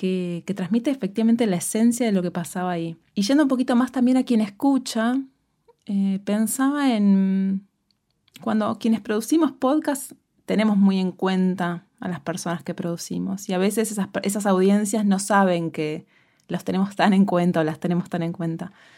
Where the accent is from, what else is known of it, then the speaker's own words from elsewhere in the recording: Uruguay; Como yo soy uruguaya, nunca había ido a un encuentro nacional de mujeres